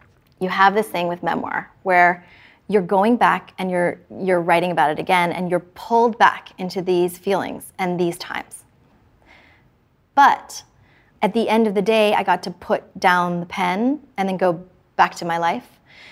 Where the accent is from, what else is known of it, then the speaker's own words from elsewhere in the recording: California, United States; I wanted to write a coming-of-age story about a girl growing up in California in the 80s and 90s because I felt like it was a universal story.